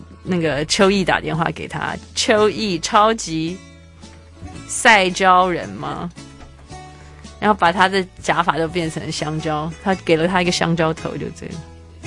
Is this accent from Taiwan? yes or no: yes; Taiwan; 我本来就不是，我是台湾人